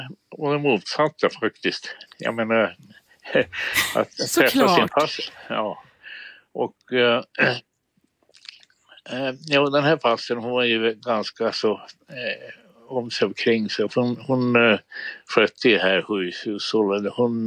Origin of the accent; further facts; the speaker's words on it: Karelia, Finland; now in Sweden; Min mor och min faster, vi är från Karelen i Finland och numera på ryska sidan.